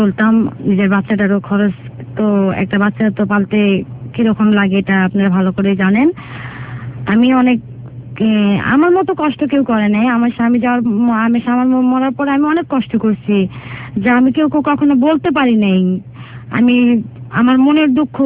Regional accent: Dhaka, Dhaka Division, Bangladesh; আমি ঢাকাতেই বড় হয়েছি।

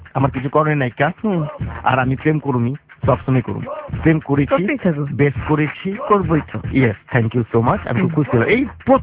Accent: Dhaka, Dhaka Division, Bangladesh; আমি পুরান ঢাকার পোলা

